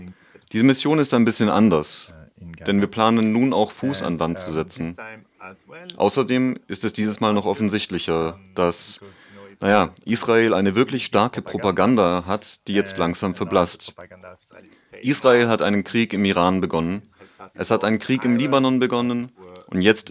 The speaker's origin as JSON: {"language": "German", "country": "France", "second_language": "German", "said": "Ich bin Franzose"}